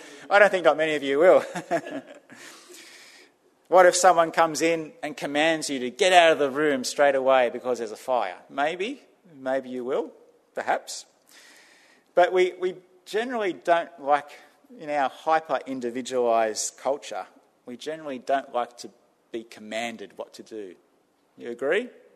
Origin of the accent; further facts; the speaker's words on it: New South Wales, Australia; I grew up in New South Wales, not far from the beach, 100 metres from the beach